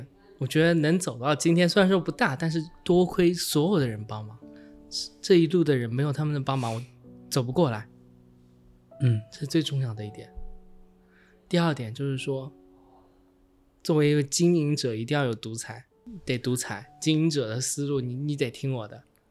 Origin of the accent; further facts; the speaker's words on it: China; now in Japan; 但是我觉得作为一个中国人，你越灵活，在日本这个社会其实越好生存